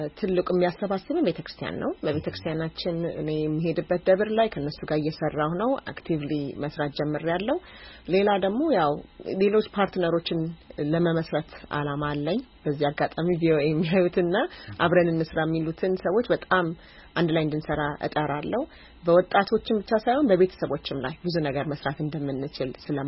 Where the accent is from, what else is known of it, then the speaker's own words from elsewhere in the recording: New York, United States; እኔ ኒውዮርክ ሀገር ነው ያደኩት።